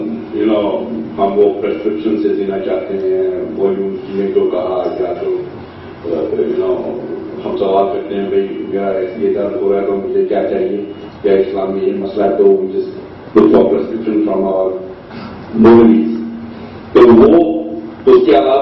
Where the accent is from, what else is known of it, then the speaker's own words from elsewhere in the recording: Jammu and Kashmir, India; moved away; میں کشمیر سے تعلق رکھتا ہوں اور مقبوضہ کشمیر پاکستانی جو کہتے ہیں اس کو مقبوضہ کشمیر